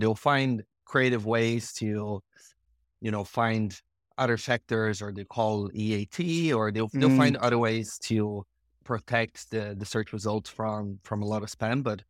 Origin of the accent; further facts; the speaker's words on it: Brazil; also born or lived in Argentina / Netherlands; now in Dublin, Ireland; I am based in Dublin, Ireland. I've been here I'm from Brazil. I moved around a lot. I lived in Argentina and Holland, and I've been in Ireland now for 7 years.